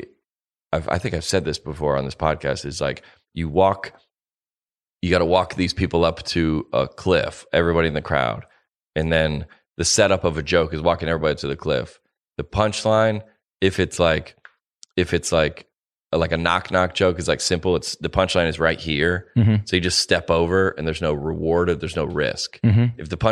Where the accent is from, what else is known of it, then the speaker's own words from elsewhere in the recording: Georgia, United States; So I grew up in Georgia.